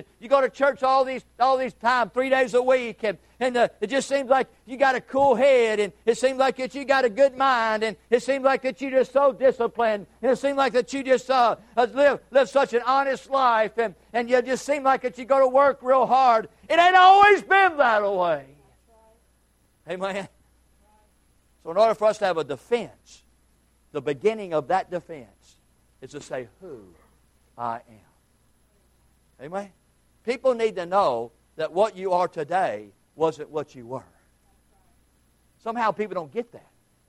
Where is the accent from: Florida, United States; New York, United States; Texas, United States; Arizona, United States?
Texas, United States; Houston; In my case, I'd have to say that I am just a man. I was brought up in Houston, Texas.